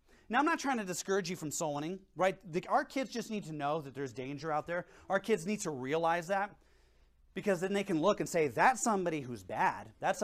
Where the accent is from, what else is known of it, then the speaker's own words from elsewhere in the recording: Washington, United States; I won't hold that against him because I'm from Washington myself.